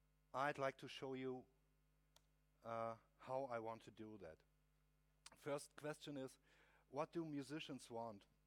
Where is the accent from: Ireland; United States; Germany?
Germany; Berlin; I'm from Berlin, and I intend to build an Linux audio workstation that will work out of the box because I build it.